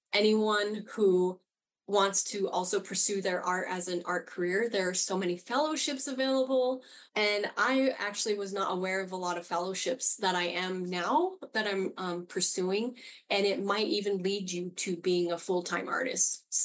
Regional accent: Denver, Colorado, United States; now in Wind River Reservation, United States; Growing up in Denver, it felt way more confined.

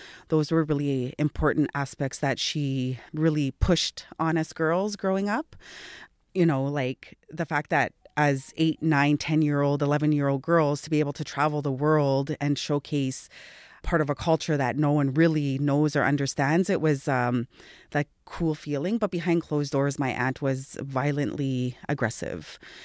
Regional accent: Winnipeg, Manitoba, Canada; born there; So I was born in Winnipeg.

